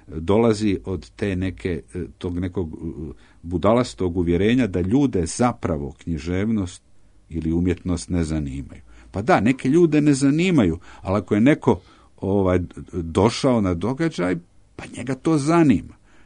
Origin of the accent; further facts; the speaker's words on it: Croatia; zato što ih je zaintrigiralo što ja dolazim iz Hrvatske ili sa Balkana